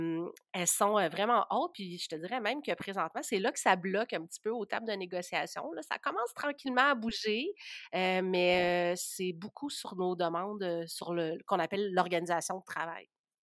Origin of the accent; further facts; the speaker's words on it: Quebec, Canada; J'enseigne dans la grande région de Montréal, mais en fait, les Basses-Laurentides, dans le fond, sur la rive nord de Montréal, là d'où je viens et où j'habite.